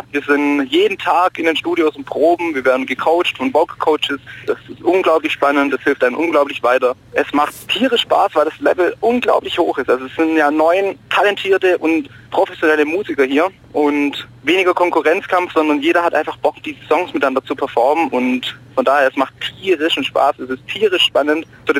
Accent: Alfdorf, Baden-Württemberg, Germany; Das war in Alfdorf, also da, wo ich aufgewachsen bin.

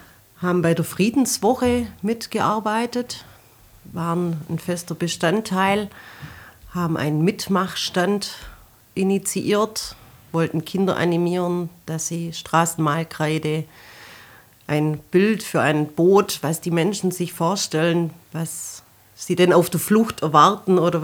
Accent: Laupheim, Baden-Württemberg, Germany; Ich komme aus Laupheim

